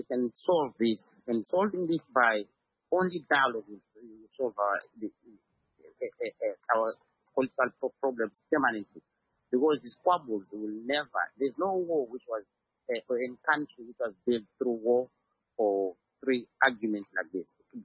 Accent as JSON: {"language": "English", "country": "Namibia", "said": "Say, for instance, I come from Namibia."}